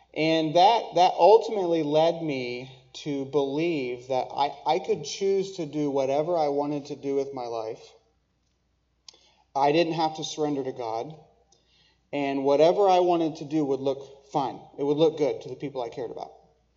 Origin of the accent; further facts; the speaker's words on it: New York, United States; My wife and I grew up together in Western New York. I am a pastor's kid. I'm one of six boys.